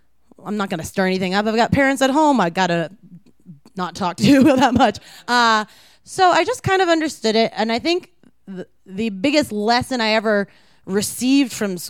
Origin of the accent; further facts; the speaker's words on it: Maryland, United States; born there; also born or lived in Asheville, North Carolina; So as a small youth, I was born in Maryland. No, I'm not named after it. My parents got separated. My mom, we all moved into my aunt's basement in Asheville, North Carolina for a year.